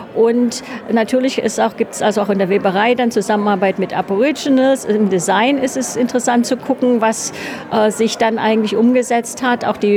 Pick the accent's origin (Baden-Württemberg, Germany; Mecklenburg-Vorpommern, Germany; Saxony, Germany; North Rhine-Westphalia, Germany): Saxony, Germany; Dresden; da ich sozusagen in Dresden aufgewachsen bin und also auch als Ostdeutsche